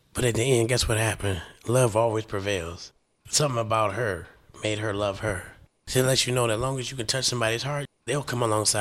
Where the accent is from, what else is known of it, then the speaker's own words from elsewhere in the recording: the South, United States; But as a kid, I mean, growing up in the South in them days